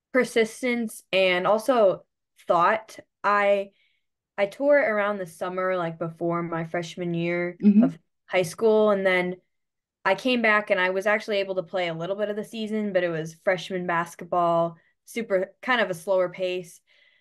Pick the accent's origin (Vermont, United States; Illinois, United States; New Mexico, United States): Illinois, United States; West Dundee; I'm from West Dundee, Illinois. I always tell people it's near Chicago, but it's just a suburb, not part of Chicago. But yeah. Grew up there.